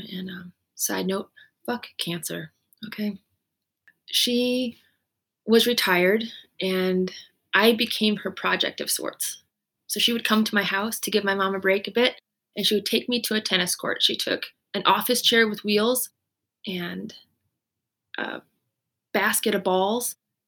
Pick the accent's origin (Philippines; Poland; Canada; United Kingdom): Canada; also born or lived in United States; You could say partly maybe I'm Canadian and I'm American, so maybe that mixture also made me more resilient.